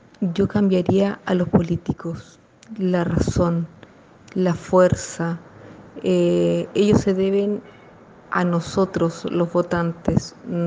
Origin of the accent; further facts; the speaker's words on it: Arica, Arica y Parinacota, Chile; now in Iquique, Chile; tengo 55 años, soy de Arica, vivo en Iquique y trabajo en Iquique. Mi comuna obviamente es Iquique.